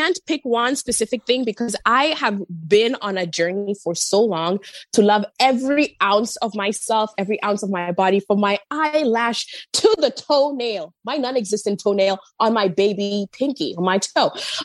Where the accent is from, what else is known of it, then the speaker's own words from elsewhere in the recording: Kenya; I was born and raised in Kenya and born into a family of two.